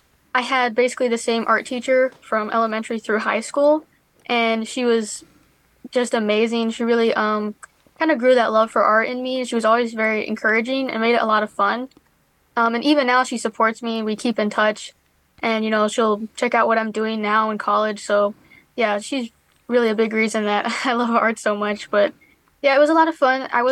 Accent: Lake Station, Indiana, United States; I was born and raised in Lake Station, Indiana, so very close to where IUN's campus is.

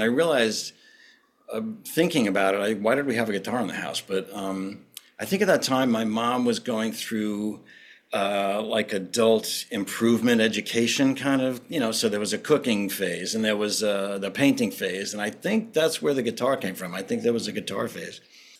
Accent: New York, United States; I was raised on Long Island, which is suburban in New York area.

